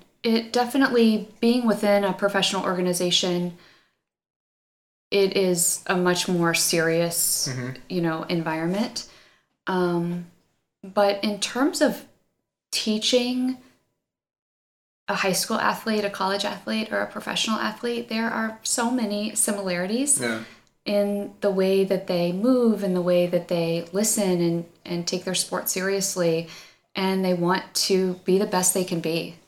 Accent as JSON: {"language": "English", "town": "Indianapolis", "region": "Indiana", "country": "United States", "tie": "born there", "said": "I was born in Indianapolis."}